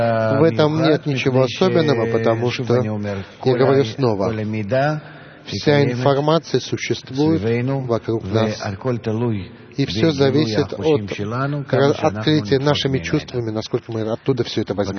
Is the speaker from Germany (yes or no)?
yes; Germany; я из Германии.